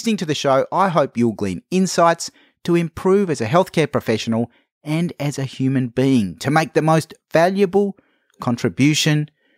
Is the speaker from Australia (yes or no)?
yes; Australia; I am an Australian intensivist from Frankston Hospital in Melbourne.